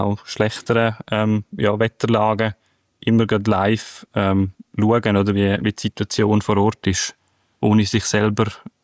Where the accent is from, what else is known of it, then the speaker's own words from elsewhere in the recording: Graubünden, Switzerland; bin ich jetzt letztes Wochenende in meiner Heimat gewesen, Engadin, über den Julierpass.